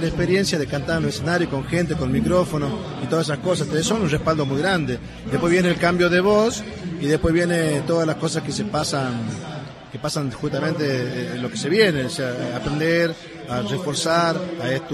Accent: La Rioja, Argentina; hay que convivir como riojanos que somos

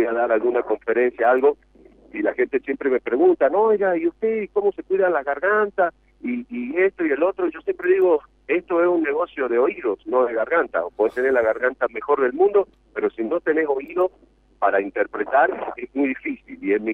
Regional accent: Argentina; accent: Argentine, between Jujuy and Córdoba; now in Mexico; mi manera de hablar originalmente, por supuesto, argentino, entre jujeño y cordobés, al llegar aquí

